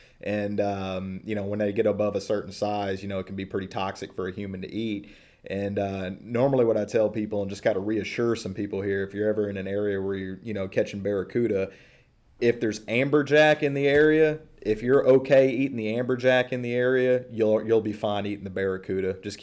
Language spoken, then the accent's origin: English; Texas, United States; I'm from Southeast Texas. That's pretty much a food group is anything deep fried.